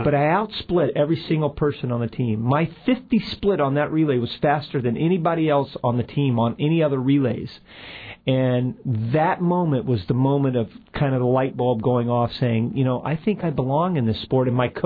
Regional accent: Florida, United States; also born or lived in Colorado; You know, born and raised in Florida. I'm a third-generation Floridian.

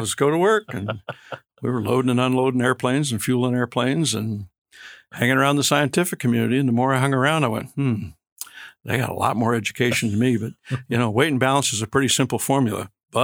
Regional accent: New Hampshire, United States; now in Barrow, United States; I grew up in New Hampshire.

